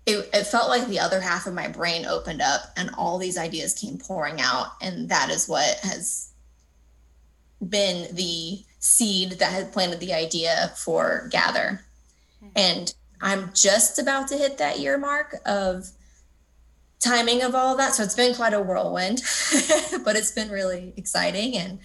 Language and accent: English; United States; now in Paris, France; You know, I'm already American in Paris.